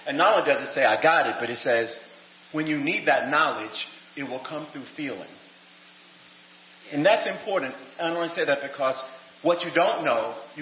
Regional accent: the South, United States; I am from the South

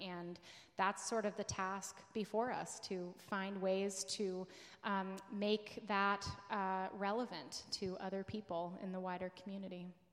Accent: Maryland, United States; I am a very East Coaster person. I'm from Maryland.

